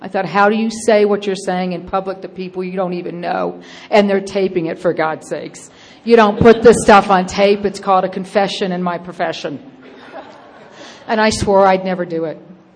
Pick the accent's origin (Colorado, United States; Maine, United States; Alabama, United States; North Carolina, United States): Alabama, United States; Wetumpka; I'm from Wetumpka, Alabama.